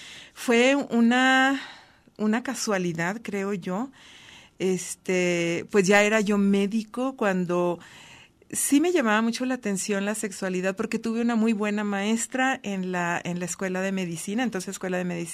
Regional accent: Chihuahua, Mexico; allá nacimos algunos de mis hermanos y allá crecimos y la primera infancia. Entonces, bueno, sí, soy chihuahuense muy orgullosamente, y pues traigo mucha sangre y mucho tiempo tengo aquí en Jalisco

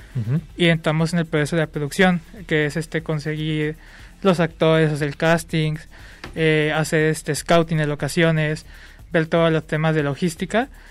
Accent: Colima, Mexico; Entonces nosotros tenemos locaciones tanto aquí en Guadalajara como en Colima, de donde soy yo.

